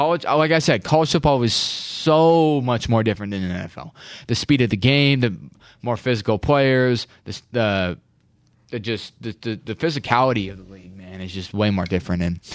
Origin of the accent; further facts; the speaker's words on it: Iowa City, Iowa, United States; born there; I was born in Iowa City. I grew up an Iowa fan. I've always been a fan of them. I'm not leaving Iowa.